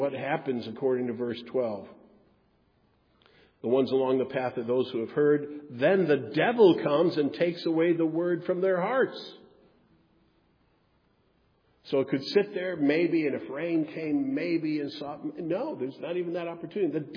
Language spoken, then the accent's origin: English; Wisconsin, United States; oh, I grew up in Wisconsin. I know something about cows.